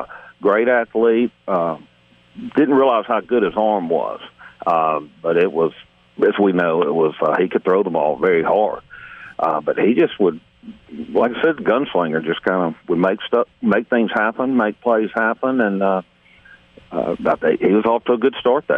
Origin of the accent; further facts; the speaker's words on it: Alabama, United States; I grew up near Tuscaloosa. It was great to go back there.